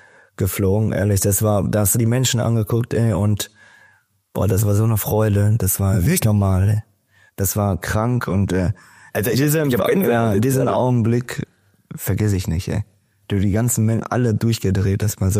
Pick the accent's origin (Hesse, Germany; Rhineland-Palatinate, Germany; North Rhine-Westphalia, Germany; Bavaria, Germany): North Rhine-Westphalia, Germany; Dortmund; wie die sich freuen, dass man da ist, als Dortmunder auch.